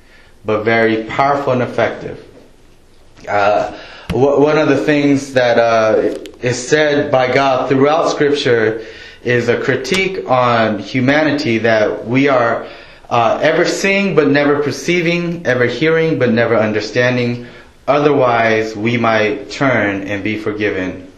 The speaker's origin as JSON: {"language": "English", "town": "Los Angeles", "region": "California", "country": "United States", "tie": "born or raised there", "said": "I grew up in the Los Angeles area, so I was a huge Los Angeles Laker fan."}